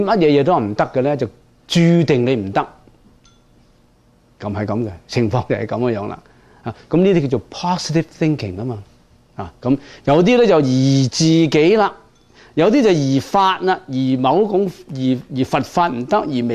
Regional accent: Guangdong, China; 广东我哋广东人讲咧，有一类人系咁嘅

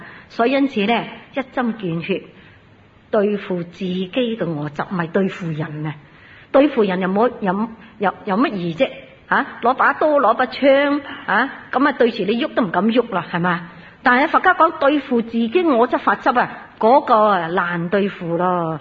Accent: Singapore; 我哋新加坡如果有咩事咧

